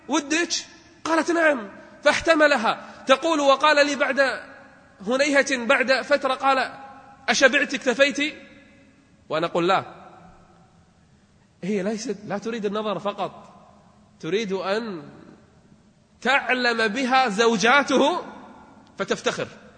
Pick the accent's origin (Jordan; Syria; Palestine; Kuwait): Kuwait; اليوم للأسف والله في بيوت عندنا في الخليج أو في العالم العربي